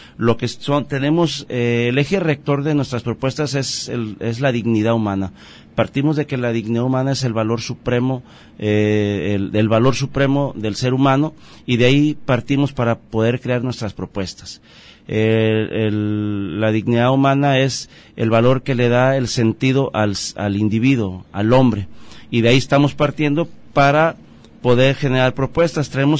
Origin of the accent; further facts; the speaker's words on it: Autlán, Jalisco, Mexico; es nacido aquí en Autlán. … Yo hice mis estudios aquí.